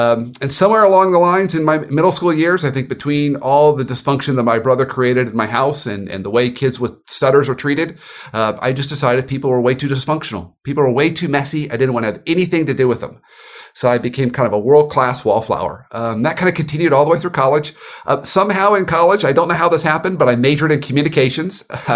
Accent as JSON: {"language": "English", "town": "Dayton", "region": "Ohio", "country": "United States", "tie": "born there", "said": "So I was born in Dayton, Ohio. My dad worked for a meat paper company. So we moved around from paper mill town to paper mill town."}